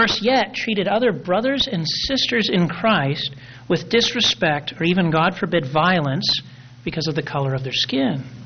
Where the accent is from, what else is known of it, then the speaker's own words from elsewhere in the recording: United States; I'm an American.